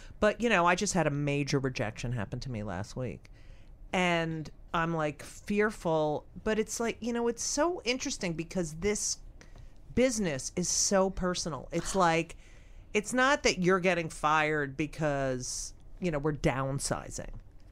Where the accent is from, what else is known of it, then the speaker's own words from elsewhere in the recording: New Jersey, United States; you know, I grew up in New Jersey.